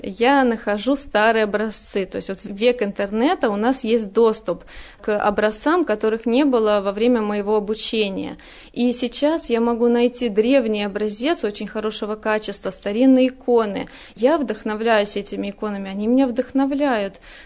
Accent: Belarus; moved away as an adult; переехала, потому что это родина моего мужа, а сама я из Беларуси.

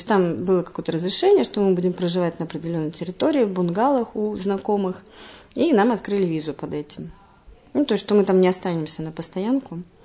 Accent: Saint Petersburg, Russia; born there; moved away as an adult; now in Yekaterinburg, Russia; Я родилась в Санкт-Петербурге, собственно, всю жизнь не прожила, и 6 лет назад приехала в Екатеринбург. Переехала.

